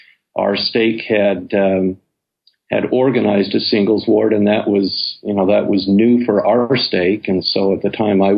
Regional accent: Salt Lake City, Utah, United States; moved away as an adult; now in Boston, United States; I was born and raised in Salt Lake City. I spent my first 19 years in Salt Lake City and then have spent the rest of my life in Boston and in New England.

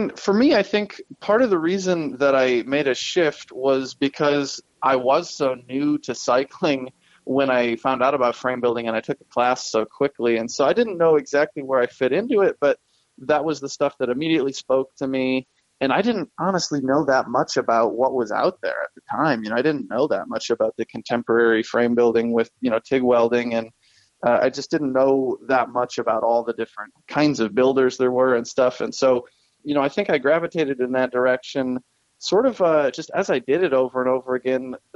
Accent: Michigan, United States; I grew up in Michigan. My dad was a farmer and my mom was a nurse.

